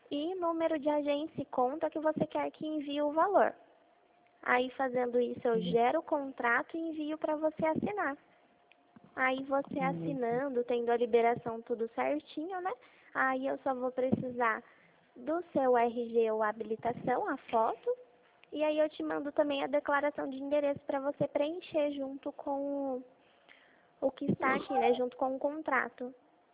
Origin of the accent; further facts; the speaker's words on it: Itu, São Paulo, Brazil; Eu sou da cidade de Itu.